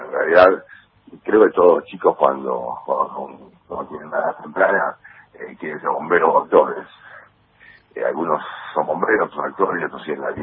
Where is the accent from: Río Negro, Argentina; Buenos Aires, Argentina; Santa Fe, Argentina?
Buenos Aires, Argentina; La Boca; Yo nací, me crié en La Boca